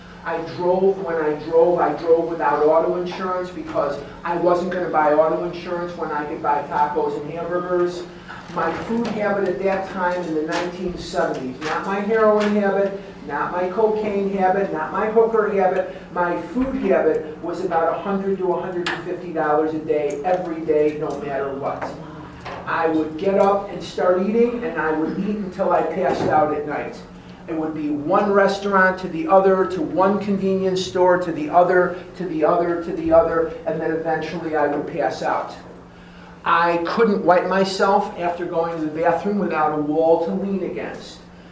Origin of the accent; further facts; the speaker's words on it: Chicago, Illinois, United States; I told you I'm born and raised in Chicago. It'd be 30 degrees below zero.